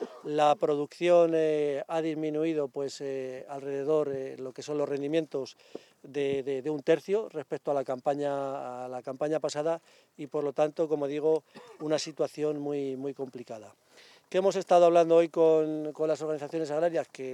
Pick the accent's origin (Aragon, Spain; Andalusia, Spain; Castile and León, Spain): Castile and León, Spain; Arévalo; sabéis que soy de Arévalo, que soy agricultor, conozco esta zona a la perfección